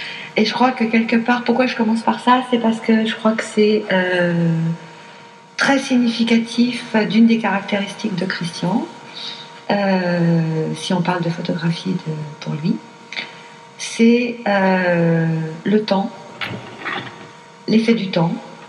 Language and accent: French; Paris, Île-de-France, France; born there; Donc je suis née dans le Faubourg Saint-Denis, tu vois le style.